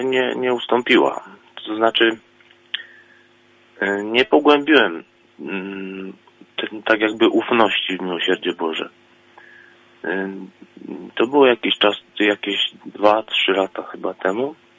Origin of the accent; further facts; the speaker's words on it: Lesser Poland, Poland; Właśnie jestem z Małopolski